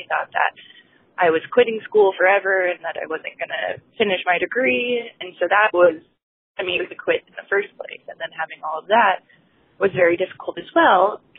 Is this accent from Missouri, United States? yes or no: yes; Kansas City, Missouri, United States; I'm from Kansas City.